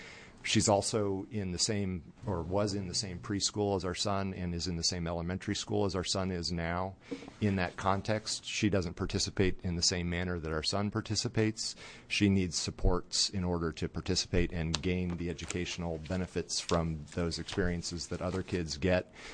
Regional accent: Portland, Oregon, United States; I'm from Portland.

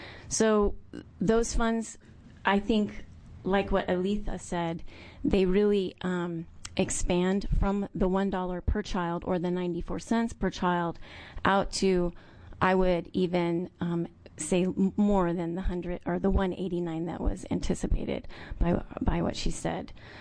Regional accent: Oregon, United States; I'm from Josephine County.

